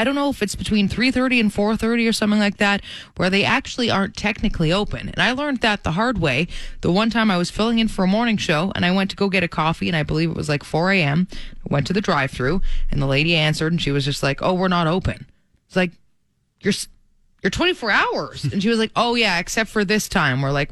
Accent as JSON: {"language": "English", "country": "Canada", "said": "I just, as a Canadian, I mean, it's just, that's the thing."}